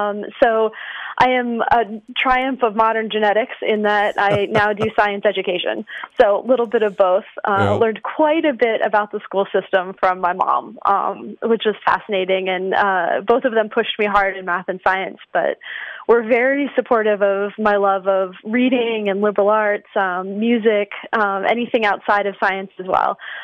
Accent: Severna Park, Maryland, United States; Well, I grew up in Severna Park, Maryland. It's a town just north of Annapolis, Maryland. I actually still live near there today.

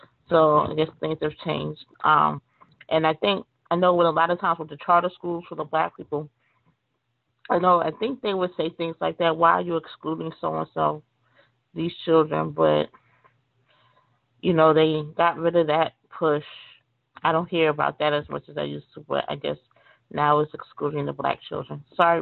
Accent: New York City, New York, United States; I grew up in New York City.

